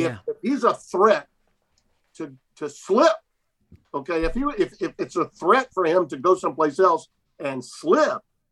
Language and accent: English; Shreveport, Louisiana, United States; Dak is from basically Shreveport, my hometown.